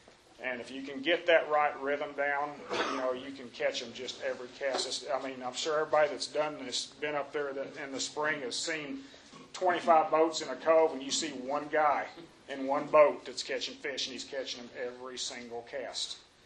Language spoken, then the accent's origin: English; Oklahoma, United States; I grew up in Oklahoma, caught white bass when I was a kid.